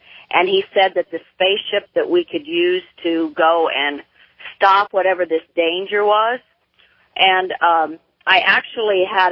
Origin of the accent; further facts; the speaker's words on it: Omaha, Nebraska, United States; I'm from Omaha.